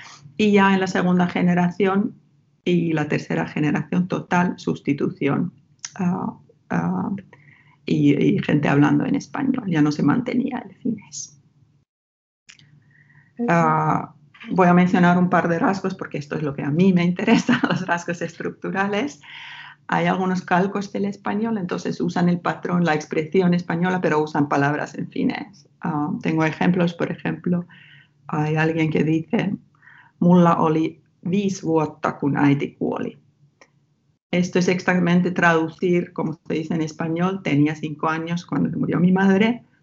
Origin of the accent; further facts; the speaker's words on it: Ostrobothnia, Finland; accent: Ostrobothnian dialect; Spanish is a second language; Y dije, ¿cómo puede ser que este señor que nunca ha pisado el suelo finlandés hable mi dialecto?